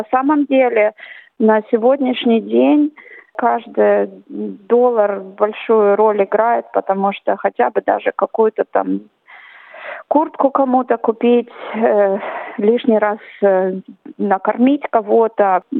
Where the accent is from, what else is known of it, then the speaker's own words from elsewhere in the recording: Russia; born there; Кстати, я родилась в России. Я родилась в России.